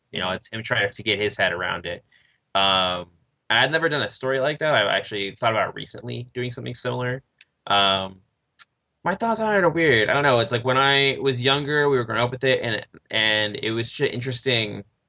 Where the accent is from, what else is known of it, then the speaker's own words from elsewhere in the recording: Riverside, California, United States; because I grew up in Riverside. Oh, and yeah, horrible place. And so I grew up in Riverside